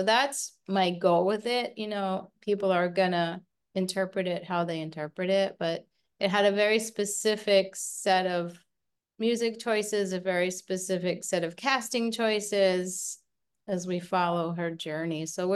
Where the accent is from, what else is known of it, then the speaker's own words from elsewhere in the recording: Florida, United States; Obviously, with a new cast, I've hired dancers in Florida, which is my hometown.